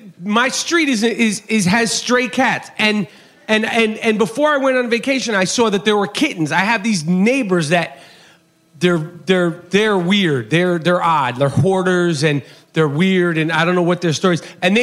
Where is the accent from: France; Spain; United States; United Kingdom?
United States; New York City, New York; now in Los Angeles, United States; And it's not because I'm from New York.